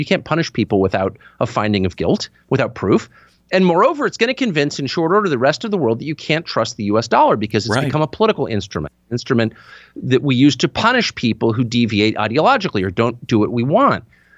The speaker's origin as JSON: {"language": "English", "country": "United States", "said": "I am American."}